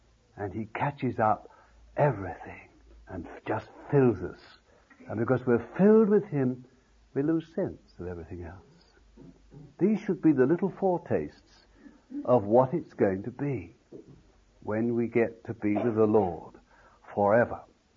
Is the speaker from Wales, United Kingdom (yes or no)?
no; London, United Kingdom; born there; when I was born in London, they used to call it fist sometimes